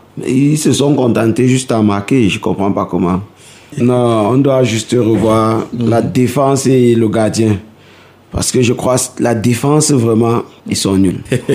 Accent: Cameroon; Si le Cameroun, c'est vrai, je suis Camerounais

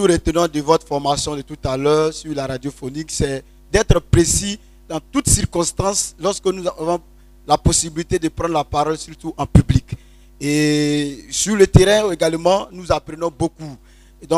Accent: Bondoukou, Zanzan, Côte d’Ivoire; donc je viens de la région de Bondoukou.

